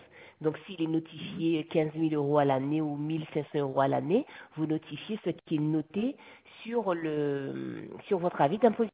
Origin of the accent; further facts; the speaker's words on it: Guadeloupe; born there; moi, je suis né en Guadeloupe, donc je mets 97, 120, 97.1, et à commune de naissance, je mets Pointe-à-Pitre.